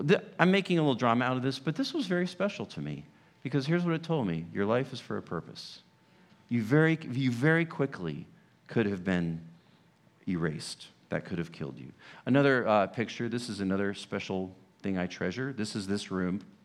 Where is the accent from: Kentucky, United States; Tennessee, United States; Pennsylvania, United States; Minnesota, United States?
Kentucky, United States; Fort Knox; born there; This is the birth papers from when I was born in Fort Knox, Kentucky in 1972.